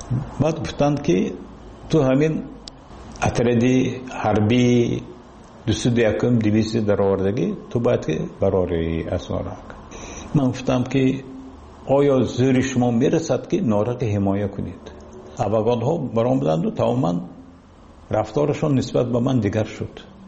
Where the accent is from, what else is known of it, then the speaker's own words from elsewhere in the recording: Tajikistan; لیکن من تاجیکستانی هستم، من تاجیک هستم